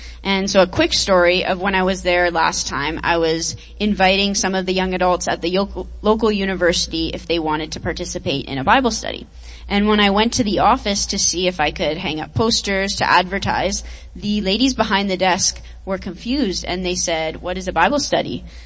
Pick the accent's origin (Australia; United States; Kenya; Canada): Canada; as a Canadian going to live in Austria